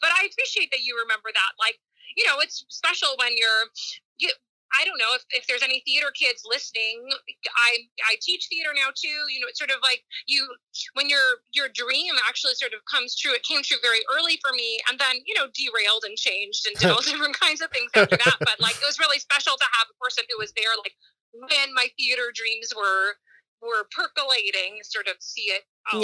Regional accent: New York, United States; I'm a New Yorker.

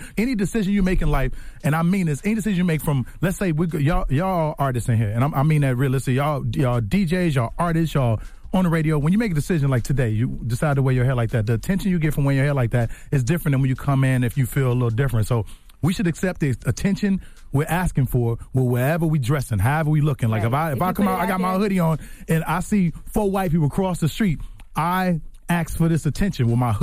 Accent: Chicago, Illinois, United States; now in Los Angeles, United States; I literally thought that was a disease when I see it because I'm from Chicago.

